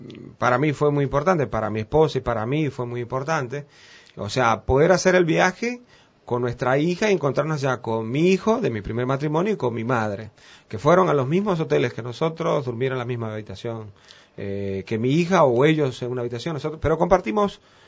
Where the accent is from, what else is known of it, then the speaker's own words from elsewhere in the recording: Cuba; moved away as an adult; now in Uruguay; numéricamente viví 26 años en Cuba, 14 ya en el Uruguay. Tengo la contradicción que salgo con un pasaporte cubano, como ciudadano cubano